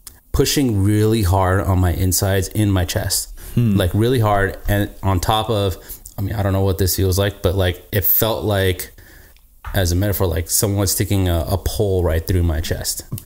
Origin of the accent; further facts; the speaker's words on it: India; I am not Mexican. I'm Indian.